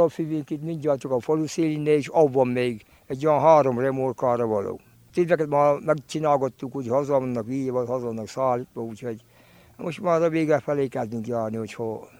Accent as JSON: {"language": "Hungarian", "town": "Corund", "region": "Harghita", "country": "Romania", "tie": "born or raised there", "said": "korundi, itt születtem Korundon, jelenleg 83-es ember vagyok."}